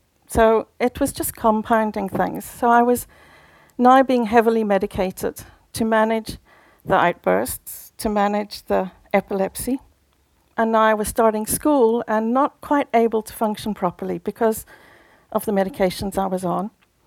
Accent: Zimbabwe; born there; I was born in Zimbabwe.

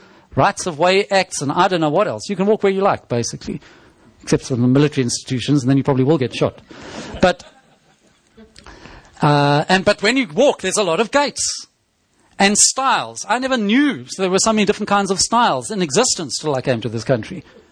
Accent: South Africa; And growing up in South Africa as I did not have a fond memory of gates.

